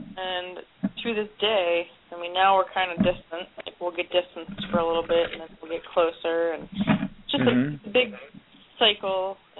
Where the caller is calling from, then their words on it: Cleveland, Ohio, United States; Cleveland, Ohio.